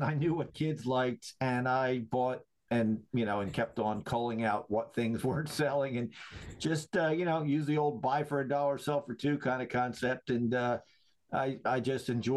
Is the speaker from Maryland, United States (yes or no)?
no; Plymouth Meeting, Pennsylvania, United States; also born or lived in Philadelphia; now in Quakertown, United States; Born in Philadelphia, raised in Plymouth Meeting, and 38 years now in Quakertown, PA.